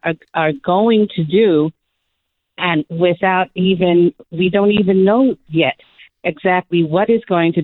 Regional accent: New York, United States; And and as you mentioned correctly, also, I am born and raised in New York

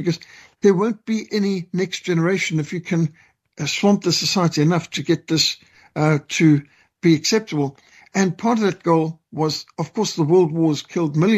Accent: South Africa; born there; When I was born in South Africa, 1960

